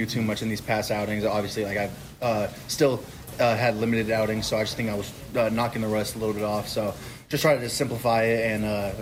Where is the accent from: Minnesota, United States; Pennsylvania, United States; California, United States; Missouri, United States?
California, United States; Riverside; I'm from Riverside, California.